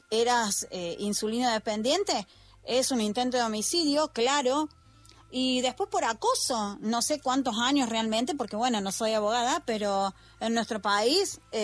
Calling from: Argentina; nosotros aquí en Argentina

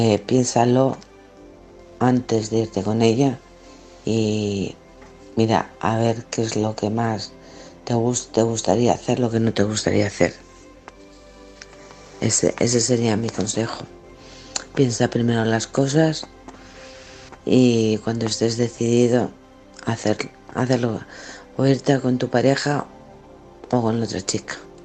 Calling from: Alcorcón, Community of Madrid, Spain; de Alcorcón.

